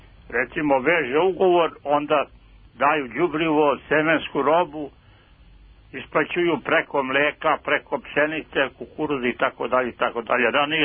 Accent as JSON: {"language": "Serbian", "town": "Mihajlovac", "country": "Serbia", "said": "Ja sam iz Mihajlovca, gde postoji jedna zadruga već preko 100 godina."}